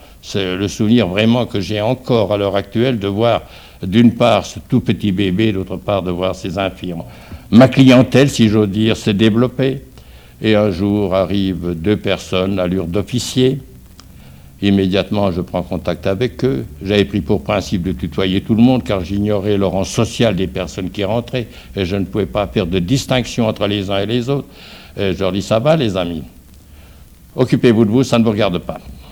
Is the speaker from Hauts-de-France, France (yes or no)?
no; Auvergne-Rhône-Alpes, France; je suis revenu dans mon pays d'origine qui est la Savoie.